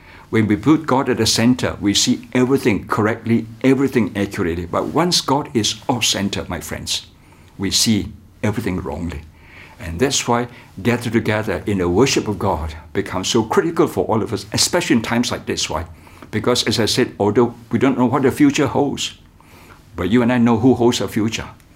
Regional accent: Kuala Lumpur, Malaysia; I'm a pastor from Kuala Lumpur.

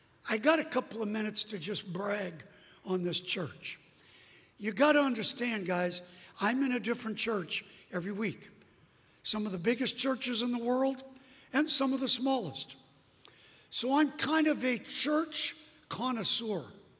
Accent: New York, United States; I'm from New York. I've been stabbed twice. I've been shot in the head.

